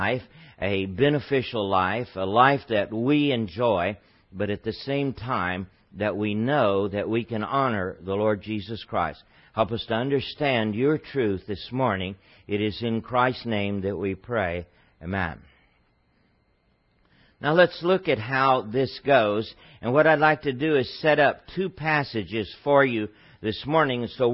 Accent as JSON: {"language": "English", "region": "Texas", "country": "United States", "said": "think I've lost most of the accent, working on it anyway, because people always ask you in Seattle, where are you from? And they seem to think that something is wrong with being from Texas."}